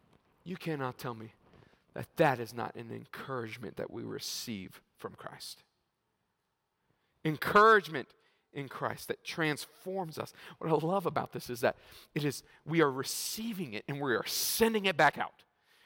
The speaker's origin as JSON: {"language": "English", "town": "Orlando", "region": "Florida", "country": "United States", "tie": "born or raised there", "said": "I grew up in Orlando, Florida, and we had a whole lot of storms."}